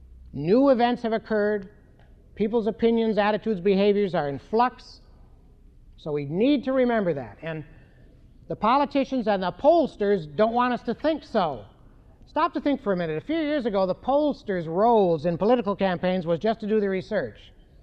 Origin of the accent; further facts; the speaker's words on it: New Hampshire, United States; I come from New Hampshire, you know, and I want to thank you for letting us elect a president every 4 years.